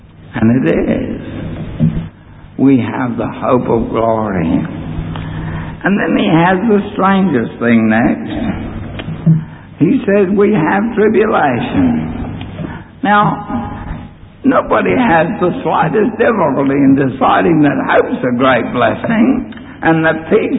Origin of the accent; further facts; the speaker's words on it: Bolivia; Now, I grew up in Bolivia, and I've seen this being used.